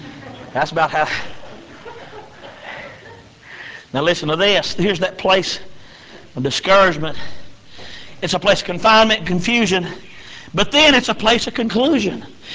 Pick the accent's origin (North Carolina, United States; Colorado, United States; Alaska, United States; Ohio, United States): North Carolina, United States; We're from North Carolina up in the mountains